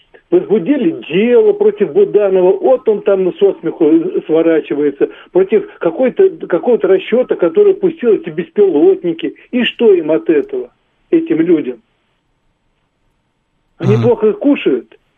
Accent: Moscow Oblast, Russia; Я из Подмосковья.

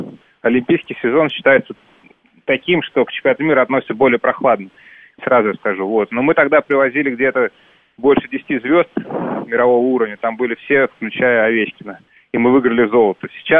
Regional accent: Belarus; Я белорус, кстати, тоже

